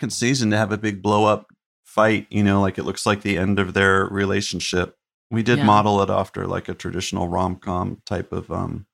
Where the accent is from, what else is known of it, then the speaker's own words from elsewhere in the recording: Chapel Hill, North Carolina, United States; it's like a loose homage to the town I grew up in North Carolina, Chapel Hill, which is the UNC town.